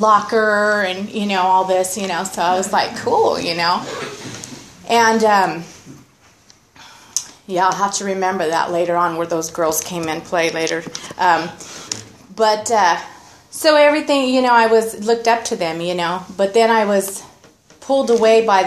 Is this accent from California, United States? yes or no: yes; Santa Maria, California, United States; Well, you know, I grew up here in Santa Maria. My dad's born and raised, and it's just my brother and I.